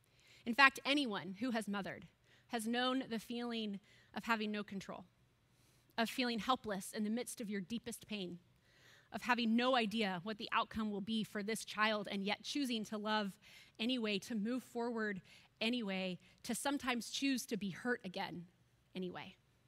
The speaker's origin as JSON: {"language": "English", "region": "Arizona", "country": "United States", "said": "Now, I was from Arizona, had the surgery done in Arizona, and going back to school in Indiana."}